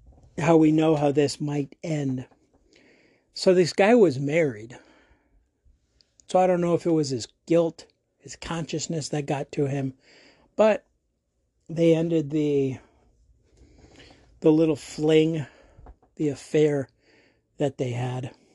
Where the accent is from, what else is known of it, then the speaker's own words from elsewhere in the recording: Denver, Colorado, United States; I'm from Denver. My formative years were spent in Denver.